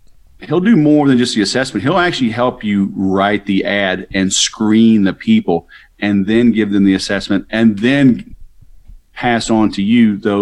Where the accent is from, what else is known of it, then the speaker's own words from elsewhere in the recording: the South, United States; I grew up in the South. I have seven kids.